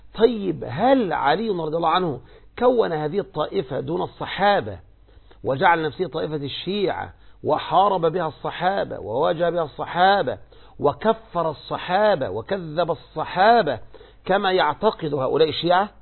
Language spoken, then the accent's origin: Arabic; Egypt; أنتم عندكم في الجزائر وعندنا في مصر